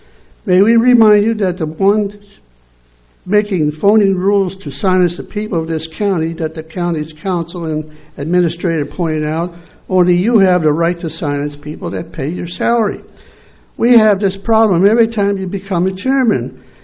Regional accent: Los Angeles, California, United States; from Los Angeles here to regurgitate old stuff.

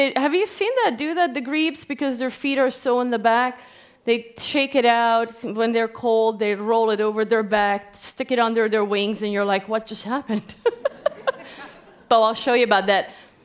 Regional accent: Hungary; English is a second language; moved away as an adult; I am from Hungary. I wasn't born here. I moved here after college at 23, started learning English somewhere at 22. So English is not my first language.

